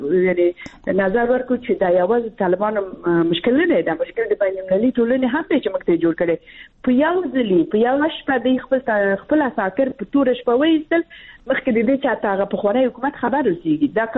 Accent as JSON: {"language": "Pashto", "region": "Balkh", "country": "Afghanistan", "said": "زه د بلخ ولایت نه یم"}